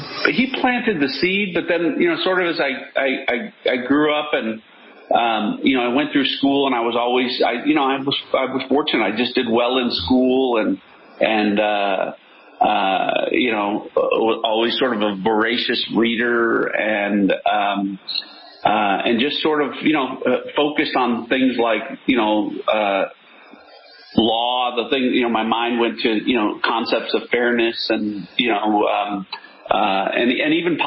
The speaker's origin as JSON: {"language": "English", "region": "Illinois", "country": "United States", "tie": "born or raised there", "moved": "as an adult", "lives_now": "Texas, United States", "said": "I grew up in Illinois. I was born and raised in Illinois. And, you know, I've been in Texas ever since"}